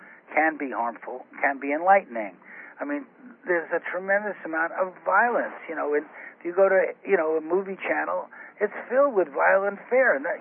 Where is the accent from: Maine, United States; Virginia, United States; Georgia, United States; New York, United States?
New York, United States; Bronx; I grew up in the Bronx. I grew up in a housing project, but it was, mostly all-white community, working-class people.